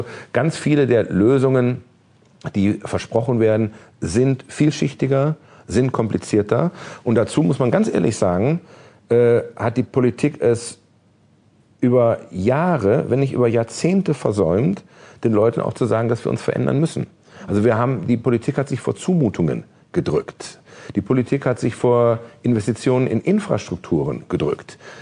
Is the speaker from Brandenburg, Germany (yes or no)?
yes; Potsdam, Brandenburg, Germany; also born or lived in Bielefeld; ich komme aus Bielefeld. Ne? Selbst in Bielefeld gibt es noch das Westfalenblatt und die Neue Westfälische. In meiner Heimatstadt Potsdam